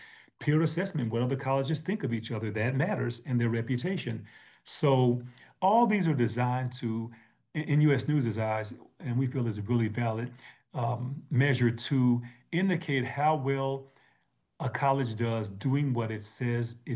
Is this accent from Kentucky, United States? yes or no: yes; Kentucky, United States; also born or lived in Cincinnati, Ohio; I was born in Cincinnati and grew up in Kentucky.